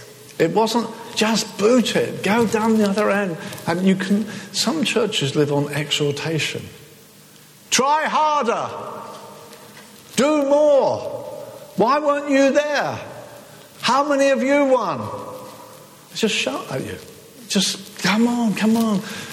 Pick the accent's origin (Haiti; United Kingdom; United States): United Kingdom; England; now in Cape Town, South Africa; I'm a football fan. I come from England, okay?